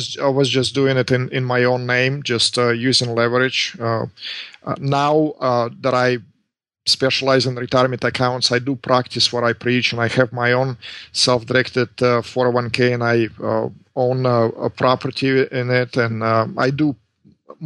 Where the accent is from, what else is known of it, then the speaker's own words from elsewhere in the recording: Russia; English is a second language; now in Southern California, United States; Immigrated here from Russia back in 1996. So believe it or not, it's been 20 years.